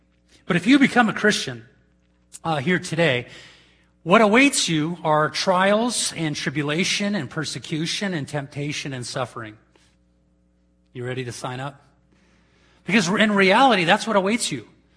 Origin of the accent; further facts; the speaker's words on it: California, United States; We're from California, the home of fruits and nuts.